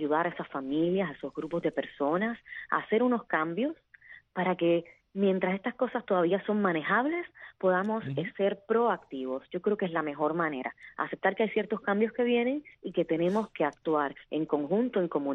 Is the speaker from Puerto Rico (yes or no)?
yes; Puerto Rico; Yo soy de Puerto Rico y les puedo decir que en Puerto Rico la erosión costera es sumamente severa, y hay unas pequeñas islas donde yo iba con mi familia de niña que ya han ido desapareciendo.